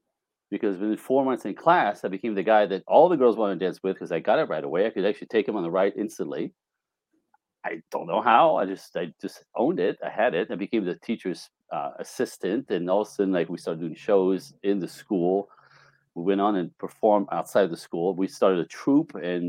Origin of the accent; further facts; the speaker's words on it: Canada; born there; I was born in Canada, French Canadian, in a snowbank.